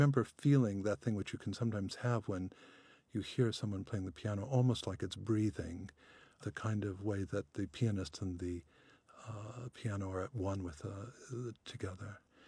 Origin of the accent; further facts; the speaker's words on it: Illinois, United States; I think I probably before then convinced my mom or dad to buy records for me when I was growing up near Chicago.